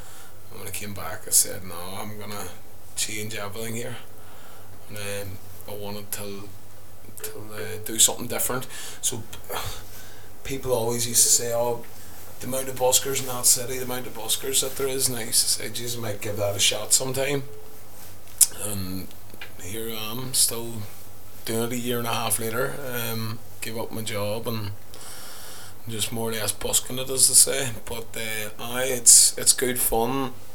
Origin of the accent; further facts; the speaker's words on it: Trillick, Northern Ireland, United Kingdom; also born or lived in Enniskillen; now in Belfast, United Kingdom; I'm living now in Belfast. I'm originally from... I say Tyrone, but it's Tyrone and Fermanagh. I was born in Enniskillen, my childhood in a place called Trillick, and then we moved to Enniskillen for the later part of my last few years, and now I'm currently living up in Belfast.